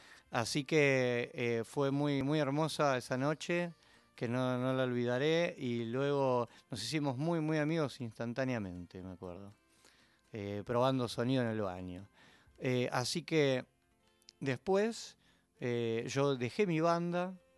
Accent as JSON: {"language": "Spanish", "region": "Buenos Aires", "country": "Argentina", "tie": "born or raised there", "said": "Yo soy nacido y criado, sí."}